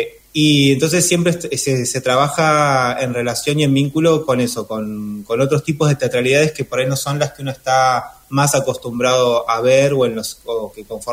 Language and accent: Spanish; La Plata, Buenos Aires Province, Argentina; Yo soy de La Plata